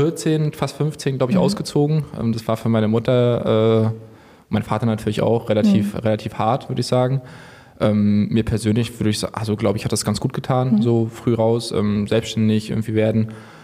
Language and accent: German; Rostock, Mecklenburg-Vorpommern, Germany; Also ich komme aus Rostock, ich bin hier groß geworden. Ich habe hier meine Jugend verbracht, meine Kindheit, bin hier zur Schule gegangen, habe das Fußballspielen hier gelernt